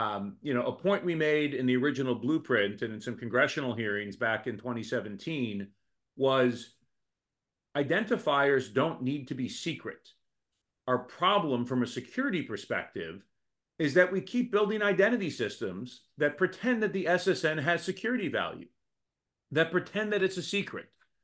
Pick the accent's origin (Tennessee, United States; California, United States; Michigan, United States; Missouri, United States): Michigan, United States; born there; now in Washington, United States; Look, I was born in Oakland County, Michigan. That's where my birth certificate's from. I live in D.C.